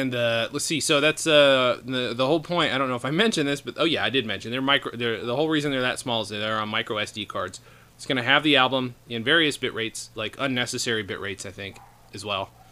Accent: Germany; They're definitely good to me because I grew up with them in Germany.

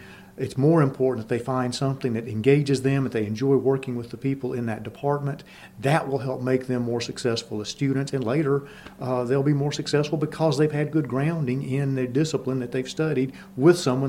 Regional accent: Muscle Shoals, Alabama, United States; Originally, Muscle Shoals, Alabama is my hometown.

